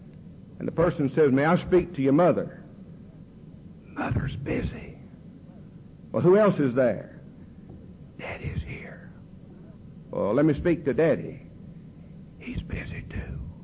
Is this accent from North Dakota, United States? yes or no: no; Kannapolis, North Carolina, United States; I grew up in Kannapolis, North Carolina, where I'm now living. My daddy worked in textiles.